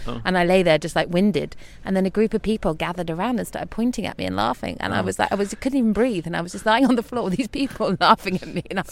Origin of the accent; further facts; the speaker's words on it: United Kingdom; it's just a natural thing, probably as a British person.